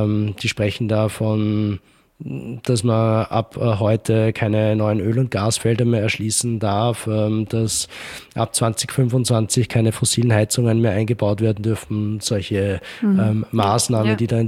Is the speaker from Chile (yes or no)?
no; Ebensee, Upper Austria, Austria; Dort, wo ich herkomme, in Ebensee